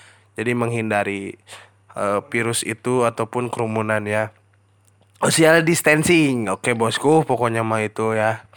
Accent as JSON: {"language": "Indonesian", "town": "Purwakarta", "region": "West Java", "country": "Indonesia", "tie": "born or raised there", "said": "Dan gue lahir di Purwakarta tuh tahun 2000. Alhamdulillah sampai sekarang ini gue bangga. Gue udah 20 tahun di sini."}